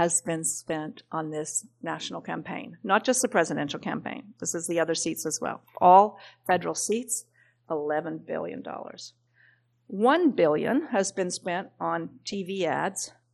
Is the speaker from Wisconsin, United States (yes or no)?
no; Kansas, United States; Remember I talked to you about I'm from Kansas. It's called the flyover country.